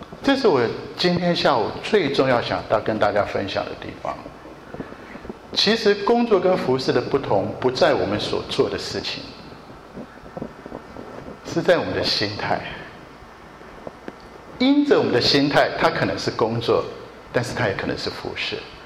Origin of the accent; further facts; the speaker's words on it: Japan; 特别是我小时候在日本长大，日本的那些家庭主妇，这些妈妈们真的是非常厉害